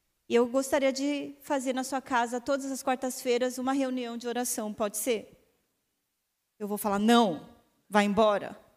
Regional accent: São Paulo, Brazil; Eu sou de São Paulo. E estava lá, então, fora de casa pela primeira vez.

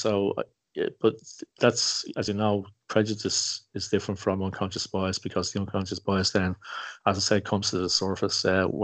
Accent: Nigeria; now in Ireland; I grew up in Nigeria

